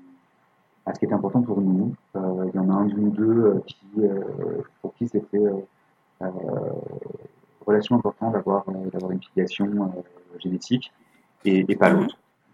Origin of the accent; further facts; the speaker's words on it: France; now in Canada; Nous, on se dit ok, puis on est français